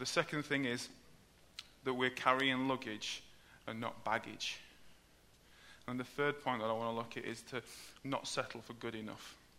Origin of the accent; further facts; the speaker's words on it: Yorkshire and the Humber, United Kingdom; Obviously, I'm a Yorkshireman.